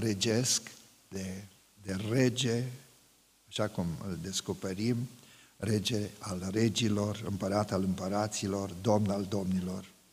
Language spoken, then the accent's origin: Romanian; Romania